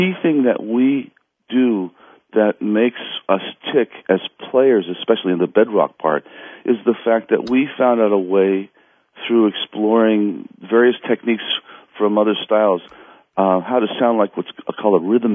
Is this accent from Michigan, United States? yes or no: no; Los Angeles, California, United States; Yeah, and myself, even though my father's from India, I was born and raised in Los Angeles. I'm a good L.A. boy.